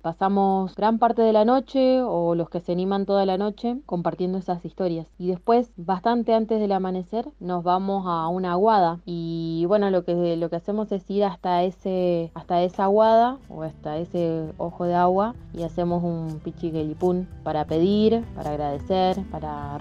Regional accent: Bariloche, Río Negro, Argentina; yo soy de Bariloche, tengo 36 años. … estamos en Bariloche.

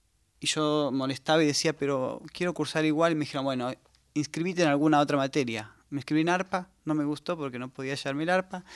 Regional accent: Ecuador; moved away as an adult; now in Argentina; yo hice piano de chiquito en Ecuador.

